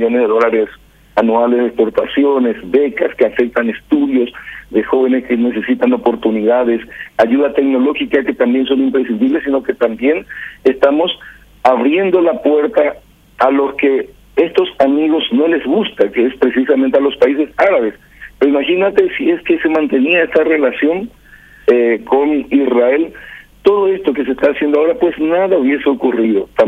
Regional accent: Paraguay; Nosotros como paraguayos

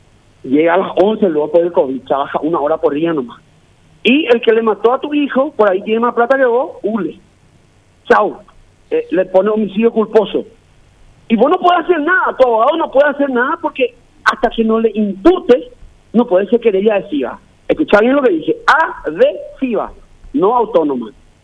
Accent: Paraguay; me da, como paraguayo, me da vergüenza ajena luego

